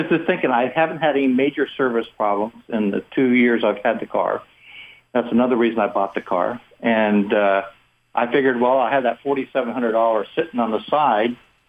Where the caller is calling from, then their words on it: Seattle, Washington, United States; Good morning, Clark. I'm calling here from Seattle.